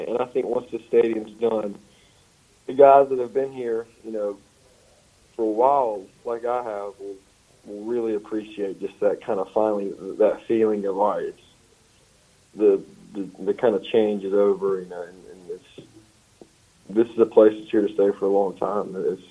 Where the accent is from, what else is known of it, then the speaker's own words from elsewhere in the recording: Mississippi, United States; especially growing up in Mississippi, seeing it just, you know, firsthand for so long.